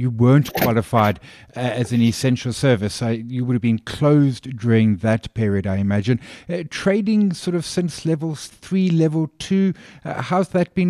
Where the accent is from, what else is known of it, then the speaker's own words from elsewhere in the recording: Durban, KwaZulu-Natal, South Africa; I grew up in Durban. It was a part of my youth.